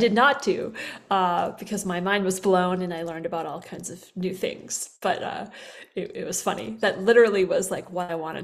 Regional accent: Wisconsin, United States; moved away as an adult; also born or lived in San Francisco; So I grew up in Wisconsin, and I was like, this has been a good place to grow up, but I got to get to a coast.

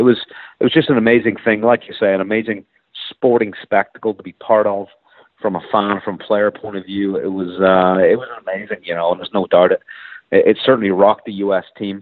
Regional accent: Ireland; You know, I think as the Irish players from Harrington to myself and Darren Clark and Rory and all the Irish players, I think have really helped this happen.

